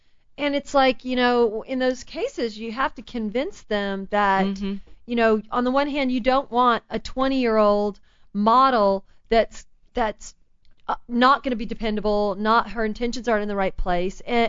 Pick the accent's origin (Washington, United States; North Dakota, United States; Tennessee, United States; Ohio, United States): Tennessee, United States; Memphis; now in Los Angeles, United States; I grew up in Memphis, Tennessee, mm-hmm. but I've been here since '89.